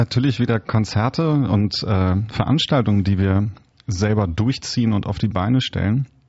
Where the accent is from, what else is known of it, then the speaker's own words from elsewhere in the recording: Knesebeck, Lower Saxony, Germany; zumal ich gebürtig aus Knesebeck bin.